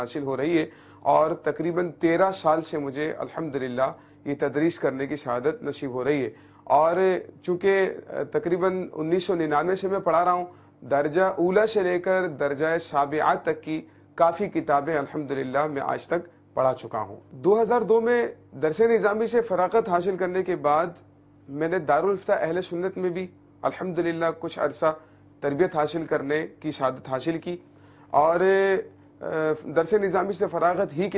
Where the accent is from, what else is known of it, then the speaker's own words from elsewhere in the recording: Karachi, Sindh, Pakistan; اور میرا تعلق باب المدینہ کراچی سے ہے.